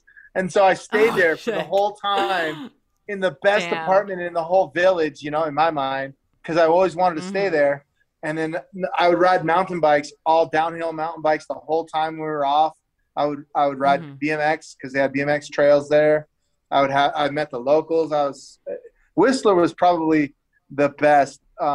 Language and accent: English; Las Vegas, Nevada, United States; The world doesn't know about tipping, but I'm from Vegas and that's what we live on.